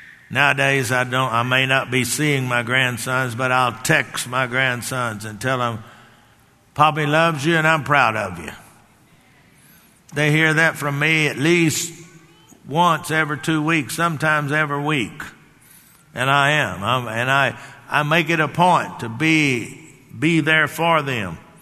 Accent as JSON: {"language": "English", "region": "Texas", "country": "United States", "said": "because I come from Texas and those farmhouses had big porches, and my grandfather had one."}